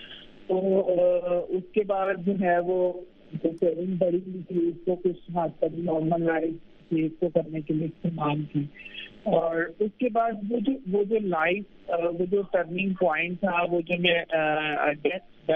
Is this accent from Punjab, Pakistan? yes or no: yes; Okara, Punjab, Pakistan; میں اوکاڑا میں میری پیدائش ہوئی, اوکاڑا میں میں رہی. اوکاڑا میں میری 13 سال کی عمر تھی